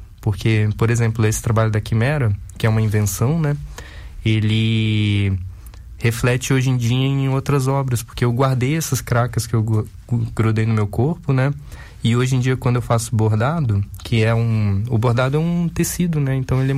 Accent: Florianópolis, Santa Catarina, Brazil; also born or lived in Uruguaiana; now in Rio de Janeiro, Brazil; Porque eu cresci em Florianópolis. Eu sou de Uruguaiana, mas eu cresci em Florianópolis, né? E então minha família ainda mora lá, em Florianópolis. Então, e eu moro no Rio há 13 anos

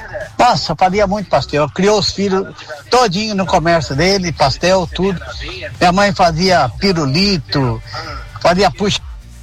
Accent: Pedralva, Minas Gerais, Brazil; lá em Pedralva, onde eu nasci, onde meu pai criou os quatro filhos lá

